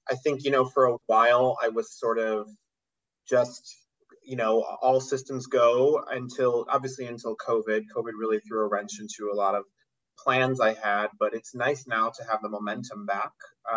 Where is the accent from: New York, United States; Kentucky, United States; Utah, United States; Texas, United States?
New York, United States; Buffalo; we growing up in Buffalo, obviously we have fabulous productions at Shays Theater downtown in our theater district.